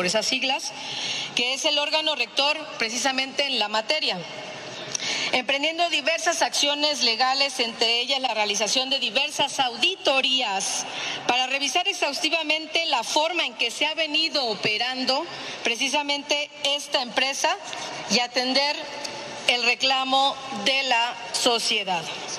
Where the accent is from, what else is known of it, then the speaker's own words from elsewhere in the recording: Quintana Roo, Mexico; es importante que quienes somos de Quintana Roo